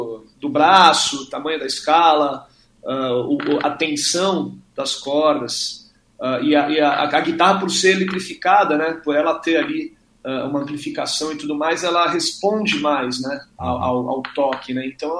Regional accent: Santos, São Paulo, Brazil; Eu cheguei a fazer aula numa escola lá em Santos, né? Que eu sou de Santos.

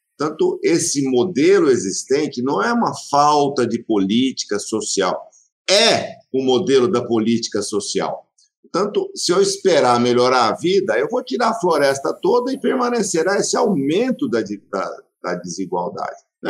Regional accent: Southeast, Brazil; Nós somos do Sudeste.

